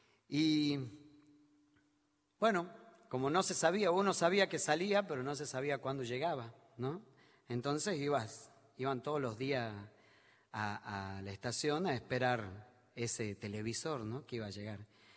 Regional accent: Humahuaca, Jujuy, Argentina; la estación de tren de Humahuaca, ese mi pueblito natal.

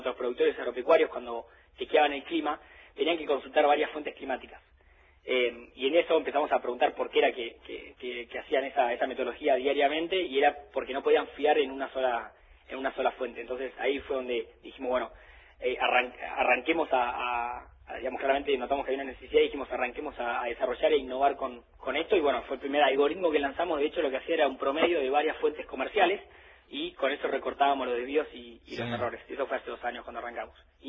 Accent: Saladillo, Buenos Aires Province, Argentina; Somos de Saladillo, nos criamos ahí, una ciudad rural en la provincia de Buenos Aires.

